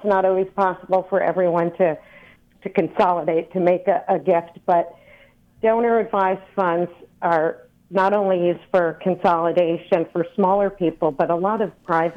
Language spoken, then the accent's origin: English; New York, United States; I am a New Yorker.